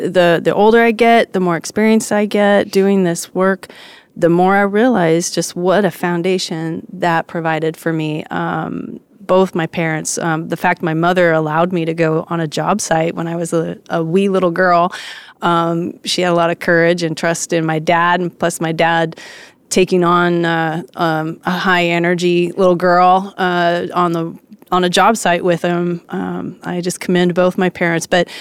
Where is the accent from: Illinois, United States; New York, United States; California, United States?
California, United States; So I grew up all around Southern California.